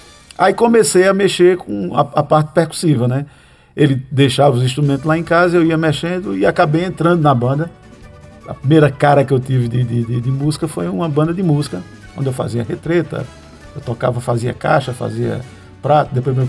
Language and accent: Portuguese; Garanhuns, Pernambuco, Brazil; Eu sou de Garanhuns, né? Da terra de … da terra de Toninho.